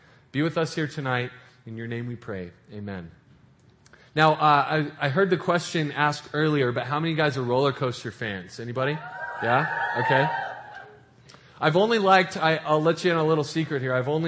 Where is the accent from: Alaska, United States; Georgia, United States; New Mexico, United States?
New Mexico, United States; We grew up in New Mexico. And so we're about to move and do some stuff that we've never done before.